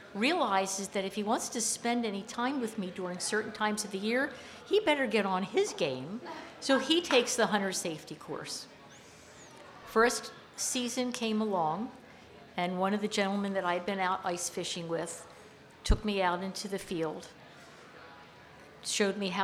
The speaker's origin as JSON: {"language": "English", "town": "Wilmington", "region": "Delaware", "country": "United States", "tie": "born or raised there", "also_born_or_lived": "Philadelphia", "lives_now": "Vermont, United States", "said": "I was born in Philadelphia, I grew up in Wilmington, Delaware. No one anywhere near me hunted. I was a city kid."}